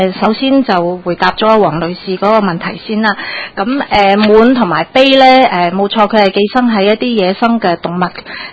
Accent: Hong Kong; 咁而我哋香港人熱門去嘅東南亞地區呀

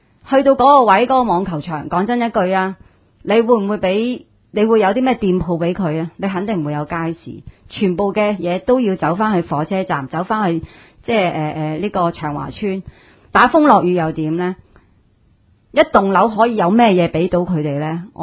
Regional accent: Hong Kong; 就算你話起個人工島，有我哋香港人份住咩？我哋輪唔到㗎

